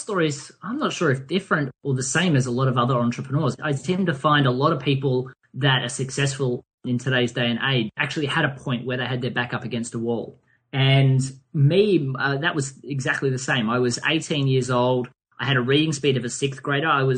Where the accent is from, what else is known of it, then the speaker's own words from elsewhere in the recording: Australia; obviously he said, mate, because we're Australian, that's what we say